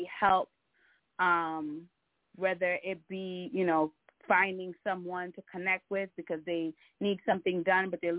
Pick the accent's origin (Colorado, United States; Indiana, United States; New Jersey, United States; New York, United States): New York, United States; Brooklyn; I'm from Brooklyn.